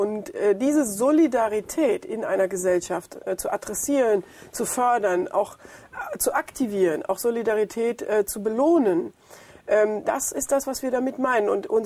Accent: Rhineland-Palatinate, Germany; Ich komme ja auch aus Rheinland-Pfalz wie er.

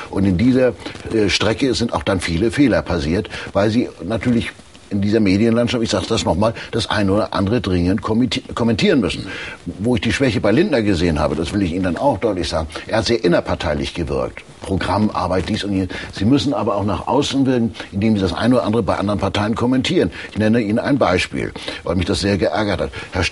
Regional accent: Northern Germany, Germany; ich komme auch aus Norddeutschland.

